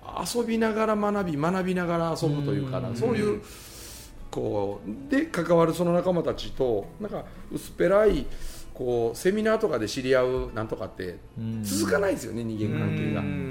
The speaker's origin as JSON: {"language": "Japanese", "region": "Mie", "country": "Japan", "tie": "born or raised there", "said": "あの辺の雨ってねもう日本一雨が多いって言われてるとこなんで僕の田舎1年間に400日雨が降るっていうね"}